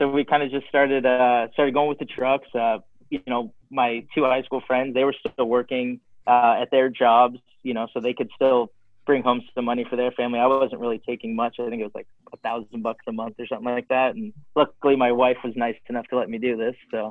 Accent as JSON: {"language": "English", "region": "Arizona", "country": "United States", "tie": "born or raised there", "said": "I moved back to my hometown, Arizona. I was with two of my friends from high school."}